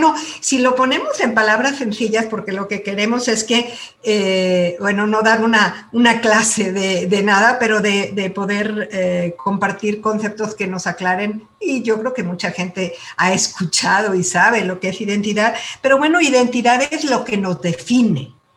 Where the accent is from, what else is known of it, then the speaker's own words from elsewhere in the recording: Ciudad Obregón, Sonora, Mexico; born there; yo soy del norte de México, yo soy sonorense porque nací en Ciudad Obregón, Sonora, ¿no? Y soy una mujer, soy mexicana, soy sonorense